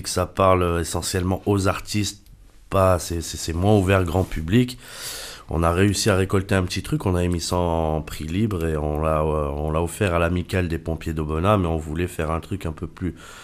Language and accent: French; Auvergne-Rhône-Alpes, France; dont chez nous en Ardèche